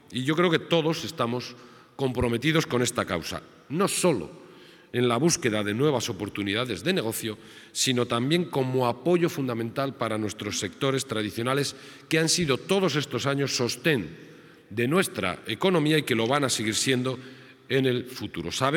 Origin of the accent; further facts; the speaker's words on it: Basque Country, Spain; lo que hacéis vosotros aquí lo tenemos que hacer todos, como sociedad vasca y como país en el mundo.